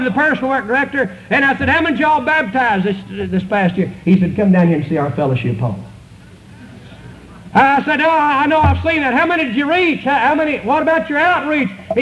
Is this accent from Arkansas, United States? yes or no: yes; Arkansas, United States; I grew up over in North Arkansas.